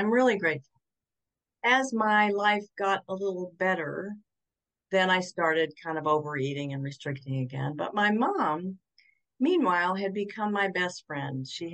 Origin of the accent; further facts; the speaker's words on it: the South, United States; I grew up in the South and I would eat all of it that I could stuff.